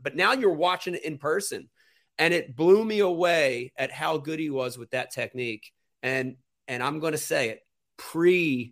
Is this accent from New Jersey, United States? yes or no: yes; New Jersey, United States; I'm from Jersey. It doesn't go down in Jersey like it does in other places.